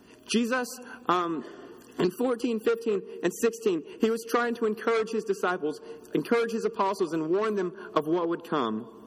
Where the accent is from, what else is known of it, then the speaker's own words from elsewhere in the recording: Neosho, Missouri, United States; Back in my hometown, Neosho, Missouri, there was a man who moved to that town several years ago.